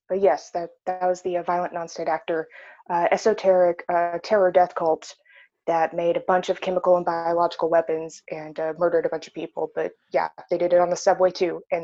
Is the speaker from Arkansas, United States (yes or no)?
yes; Arkansas, United States; because I grew up in Arkansas.